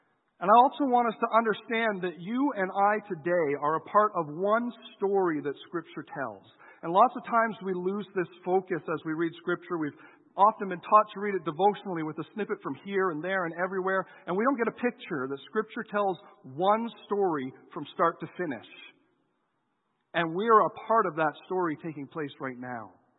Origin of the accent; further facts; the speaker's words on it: Canada; I wouldn't expect you to put your hands up anyways, we're Canadian.